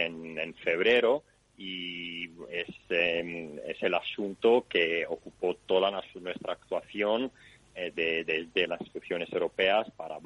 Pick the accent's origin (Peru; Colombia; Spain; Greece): Greece; yo como quiero ir a mi país de origen, Grecia.